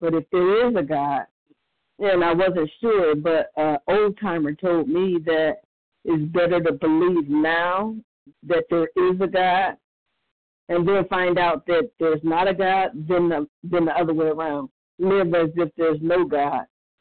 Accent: Cleveland, Ohio, United States; I'm from Cleveland, Ohio. Really grateful to be here.

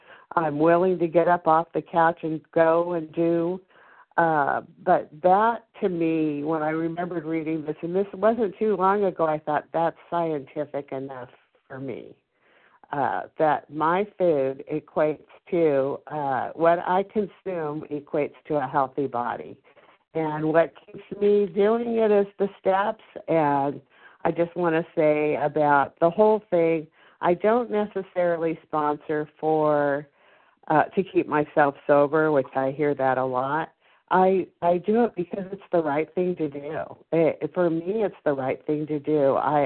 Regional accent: California, United States; I'm from California.

